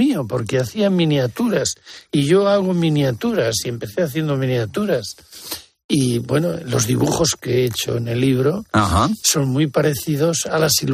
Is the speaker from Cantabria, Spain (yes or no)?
yes; Cantabria, Spain; born there; Porque yo soy un beatillo de Liébana. O Beatuco, que dicen por allí.